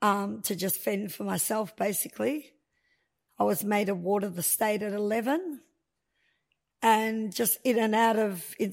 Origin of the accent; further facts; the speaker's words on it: Melbourne, Victoria, Australia; born there; So I was born in Melbourne. My parents lived in Broadmeadows, ironically, when I was born.